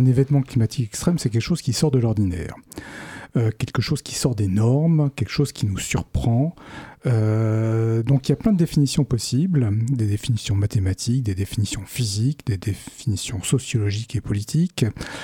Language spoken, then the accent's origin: French; Palaiseau, Île-de-France, France; De Palaiseau.